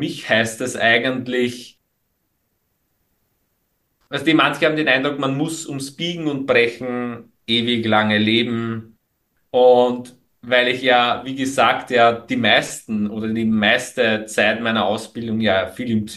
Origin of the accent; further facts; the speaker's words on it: Lower Austria, Austria; Ich bin ja aus Niederösterreich, also ich wohne ja im Weinviertel, wohne ja da am Land in einem kleinen Dorf.